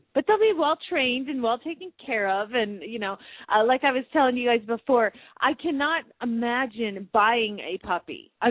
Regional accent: Phoenix, Arizona, United States; from Phoenix, Arizona

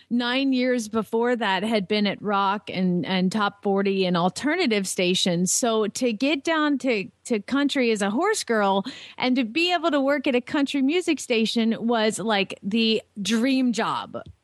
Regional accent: Atlanta, Georgia, United States; Yeah, I'm from Atlanta, but I grew up in the city, and I grew up, my mother's from Florida, my dad's from Georgia, and I grew up in the city.

